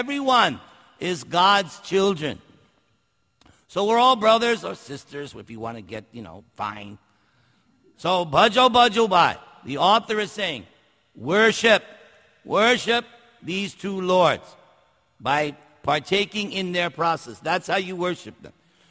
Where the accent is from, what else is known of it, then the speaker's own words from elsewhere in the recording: New York, United States; I'm from New York. Forget about it.